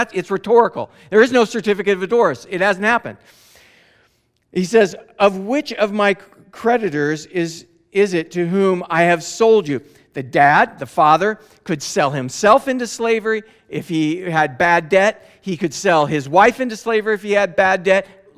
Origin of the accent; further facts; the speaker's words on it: Scotland, United Kingdom; I'm a bargainy kind of guy. I'm Scottish.